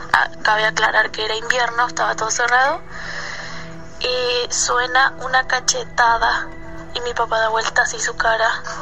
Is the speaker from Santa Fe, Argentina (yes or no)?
no; Bahía Blanca, Buenos Aires Province, Argentina; soy de Bahía Blanca, Argentina.